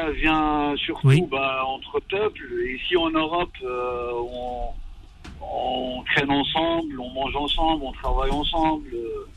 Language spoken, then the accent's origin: French; Morocco; Je suis marocain.